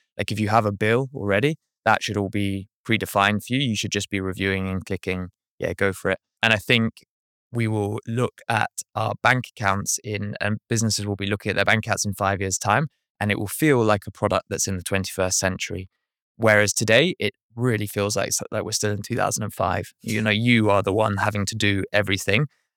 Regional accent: United Kingdom; now in New Zealand; I'm British

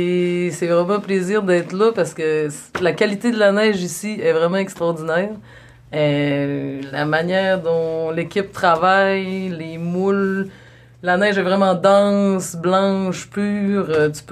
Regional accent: Saguenay, Quebec, Canada; parce qu'on vient de Saguenay.

